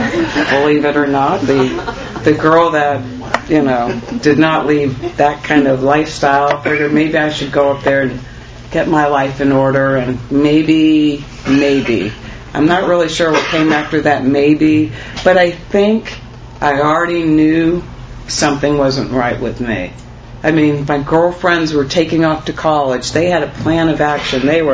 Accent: Tampa, Florida, United States; also born or lived in Canada; We moved a lot, like I said. We moved back to Florida from Canada, and I finished high school here.

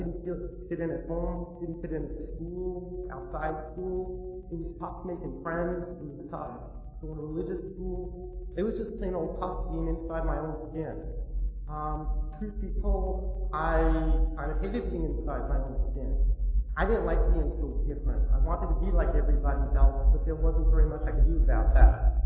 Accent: Queens, New York, United States; I grew up in Queens. I guess in a pretty normal household.

